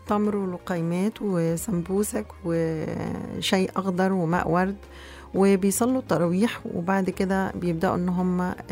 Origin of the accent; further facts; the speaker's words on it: Egypt; إحنا كان زمان عندنا في مصر الموضوع ده